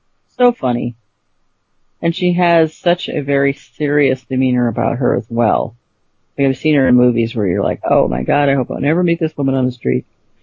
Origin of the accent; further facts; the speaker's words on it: Astoria, United States; But you know, I'm from Astoria, and who needs with her?